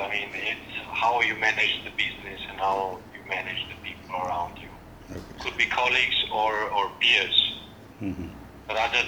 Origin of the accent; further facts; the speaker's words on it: Italy; Frankly, I come from Italy and Europe, and I would never venture this market with entirely my own resources.